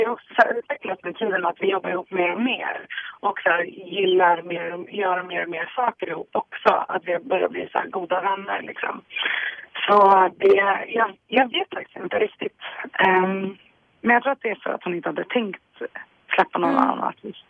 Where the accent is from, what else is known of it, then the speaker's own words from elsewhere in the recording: Stockholm, Stockholm County, Sweden; Jag är från Stockholm. Har mitt ursprung i Kurdistan. Eller mina föräldrar är kurder.